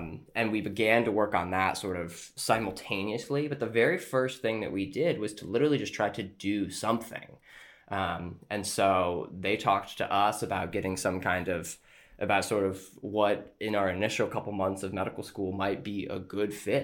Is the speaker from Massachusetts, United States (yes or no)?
yes; Acton, Massachusetts, United States; I grew up in Acton, Massachusetts, which is one of the Superfund sites related to Grace Chemical